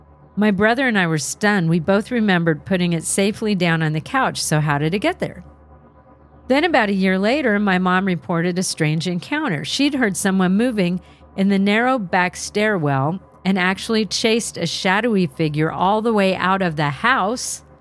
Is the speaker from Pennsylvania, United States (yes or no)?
no; Shorewood, Wisconsin, United States; I grew up in Shorewood, a small town on the northeast coast of Milwaukee, Wisconsin.